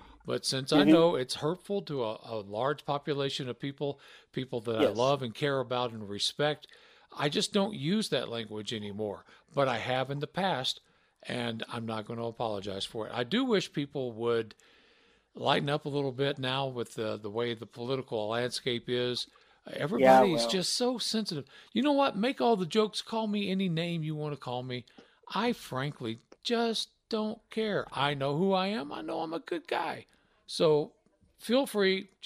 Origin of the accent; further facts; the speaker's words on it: Deep South, United States; you and I grew up in the Deep South